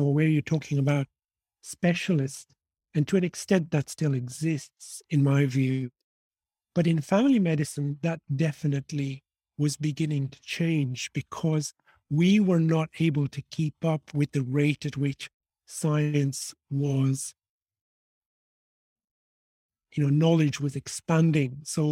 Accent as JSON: {"language": "English", "town": "Dublin", "region": "Leinster", "country": "Ireland", "tie": "born or raised there", "said": "I was in the Republic of Ireland. I was raised in Dublin, which is why I have this funny accent for an Indian man."}